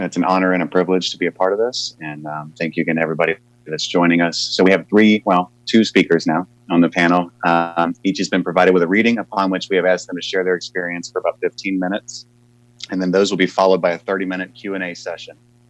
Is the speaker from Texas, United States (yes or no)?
no; Covington, Kentucky, United States; I am alcoholic from Covington, Kentucky. America, I guess, is appropriate in this instance.